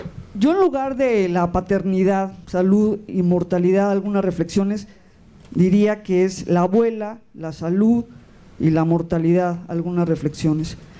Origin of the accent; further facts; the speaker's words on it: Ciudad Mante, Tamaulipas, Mexico; also born or lived in Tampico; Y pues nací en 1962 en Tampico, Tamaulipas. Ahí nací y mi infancia fue en Ciudad Mante, usos y costumbres.